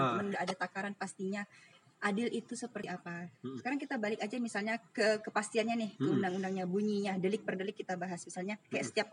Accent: Pontianak, West Kalimantan, Indonesia; hanya suka ketinggalan, gak apa-apa. Lahir di Pontianak, besar di Pontianak

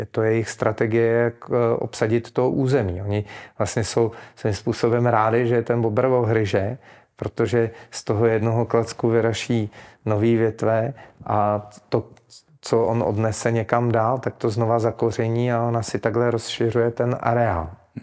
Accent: Teplice, Ústí nad Labem Region, Czechia; Protože já jsem vyrůstal v Teplicích a dětství jsem strávil v 80. letech v téhle oblasti

